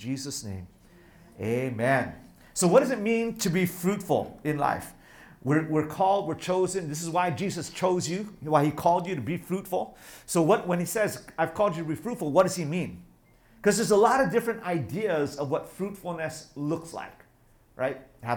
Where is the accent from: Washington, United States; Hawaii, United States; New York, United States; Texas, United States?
Hawaii, United States; where I grew up in Hawaii, everybody has fruit trees.